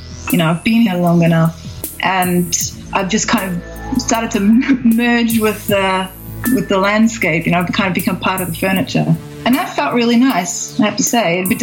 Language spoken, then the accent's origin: English; New Zealand; I mean, I'm from New Zealand, and the number of times you read in the paper in New Zealand that someone's gone hiking in the bush